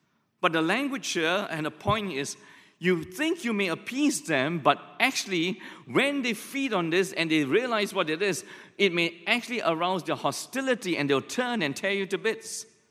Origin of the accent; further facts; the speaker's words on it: Malaysia; So in the small town that we grew up in Malaysia, it was a shop house, like the Chinatown shop house.